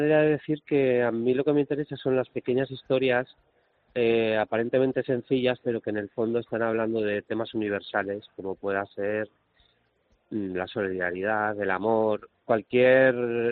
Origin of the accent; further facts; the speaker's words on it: Huesca, Aragon, Spain; porque yo vivo en Huesca, soy de Huesca